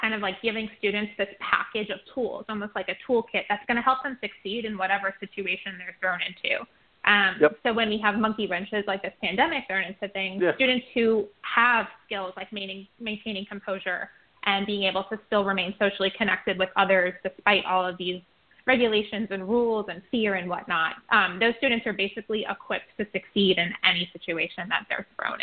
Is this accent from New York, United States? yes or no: yes; New York, United States; now in Philadelphia, United States; I'm from New York.